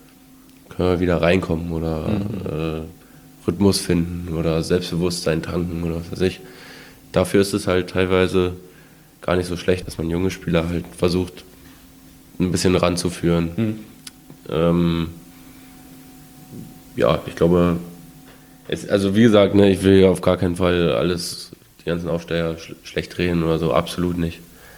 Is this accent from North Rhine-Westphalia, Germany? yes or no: no; Brandenburg, Germany; Ich komme ja aus der Nähe von Berlin